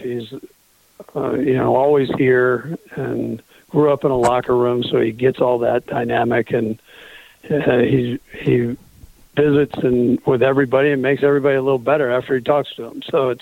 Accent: West Coast, United States; My parents were from the East Coast, so I always joked them. I was raised on the West Coast

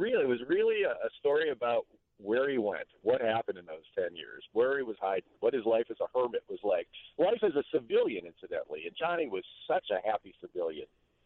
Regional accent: Midwest, United States; I theorize it's because I grew up in the Midwest

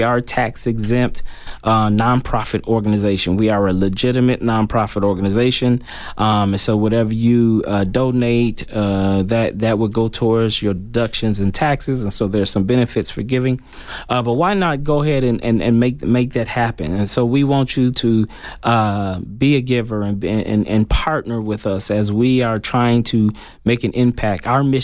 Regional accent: Michigan, United States; Where I'm from, I'm born and raised in Michigan, so we didn't call them county attorneys.

